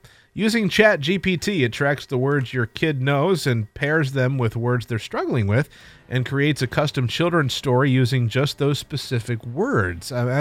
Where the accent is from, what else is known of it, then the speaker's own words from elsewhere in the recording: Ohio, United States; So I'm originally from Ohio. She's born and raised here.